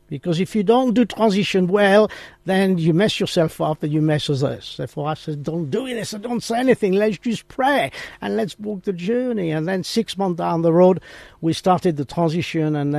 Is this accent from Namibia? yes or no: no; France; now in England, United Kingdom; Well, first of all, I come from France, yeah?